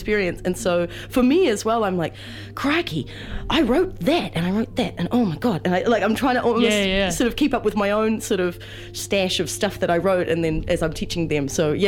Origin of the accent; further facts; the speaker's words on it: Tauranga, Bay of Plenty, New Zealand; And then we've got another show in Tauranga, which is my hometown, on the 12th of August.